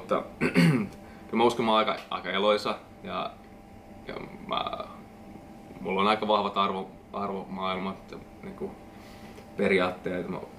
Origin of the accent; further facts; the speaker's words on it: Nurmijärvi, Uusimaa, Finland; now in Turku, Finland; Olen Nurmijärveltä kotoisin. Eli aika läheltä pääkaupunkiseutua ja sen jälkeen asunut monessa paikassa, että en oikein tiedä enää mistä mä oon kotoisin, mutta tällä hetkellä nyt sitten Turussa